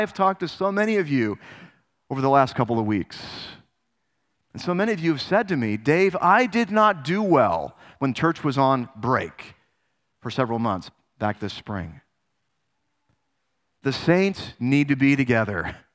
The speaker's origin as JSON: {"language": "English", "country": "United States", "said": "including myself, because I'm American"}